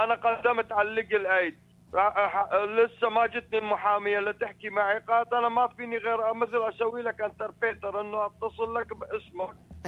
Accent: Mosul, Nineveh, Iraq; born there; أنا من أهل الموصل، أنا ولادة الموصل.

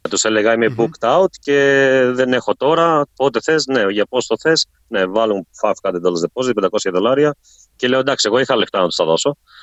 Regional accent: Kandila, Western Greece, Greece; now in Australia; κατάγομαι από την Κανδύλα του Λακαρνανίας.

